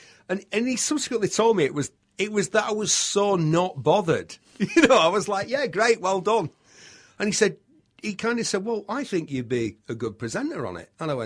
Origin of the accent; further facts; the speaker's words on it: Bury, North West England, United Kingdom; I'm from Bury. Mm-hmm. My dad worked in a paper mill. When you walked out of our house, it was like Coronation Street. You walked straight onto the street.